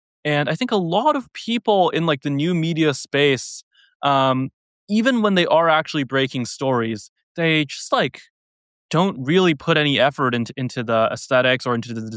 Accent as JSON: {"language": "English", "country": "United States", "said": "I mean, like, I'm American. I follow American news. Most of my friends are American. Like, I live here, so it personally affects me."}